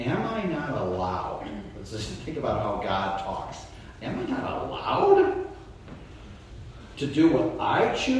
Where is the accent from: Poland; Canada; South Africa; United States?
United States; Chicago, Illinois; born or raised there